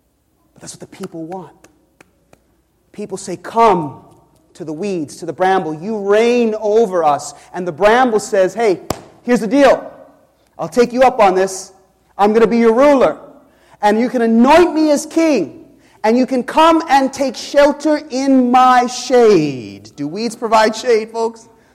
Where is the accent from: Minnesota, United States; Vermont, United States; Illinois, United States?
Illinois, United States; Chicago; I'm from Chicago, where Joe Marcano is from, where we love the Cubs.